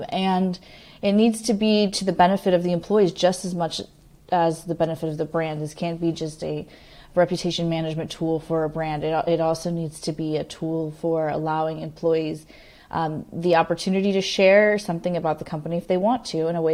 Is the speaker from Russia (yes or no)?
no; Henderson, Nevada, United States; also born or lived in California / Colorado / Florida; I moved around a bit, but I went to high school in Las Vegas, Nevada, right outside of Las Vegas in Henderson. But I grew up before that in all over. I was in California, Colorado, Florida.